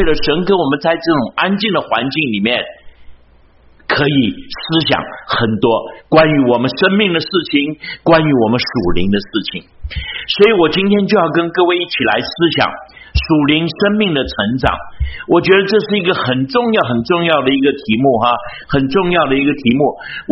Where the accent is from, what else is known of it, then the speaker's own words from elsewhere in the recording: Texas, United States; 特别我是从德州来的哈，德州的人就特别的傲慢哈